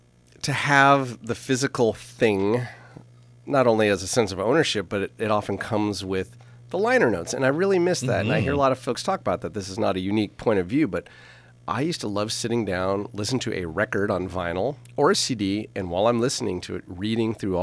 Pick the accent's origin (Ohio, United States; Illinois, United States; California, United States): California, United States; Los Angeles; born there; I, too, born in Los Angeles.